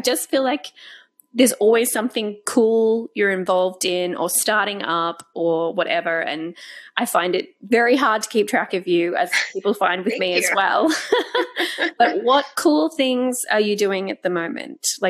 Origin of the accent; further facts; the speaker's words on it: Australia; Well, to be fair, there's places in Australia that we try to pronounce ourselves, and they're pretty, I mean, places like near me, like Mullumbimby